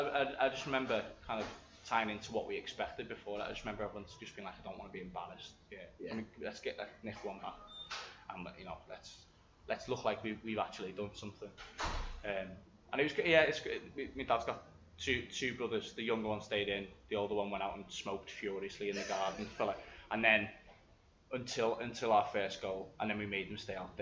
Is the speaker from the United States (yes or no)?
no; Skelmersdale, North West England, United Kingdom; I grew up in Skem in Lancashire as well